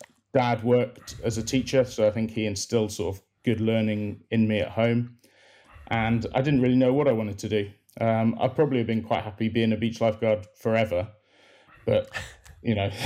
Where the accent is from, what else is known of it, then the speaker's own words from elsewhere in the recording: South West England, United Kingdom; now in Wales; Well, I'm from Cornwall originally. I'm not from Wales, but I did move here for uni. But yeah, I loved living in Cornwall. We live right by the beach.